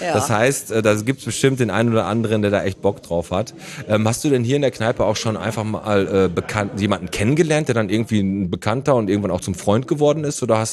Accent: Bottrop, North Rhine-Westphalia, Germany; born or raised there

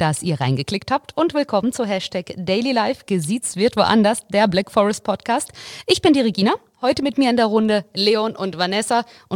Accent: Russia; Da, wo ich herkomme, ich komme aus Russland.

